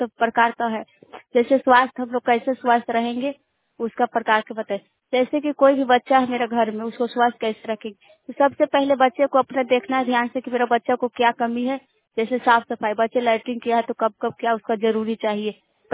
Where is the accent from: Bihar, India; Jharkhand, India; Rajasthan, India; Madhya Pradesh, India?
Bihar, India; Chhatiya; पंचायत छतिया नवादा जिला हिसुआ प्रखंड के रहने वाली हूँ।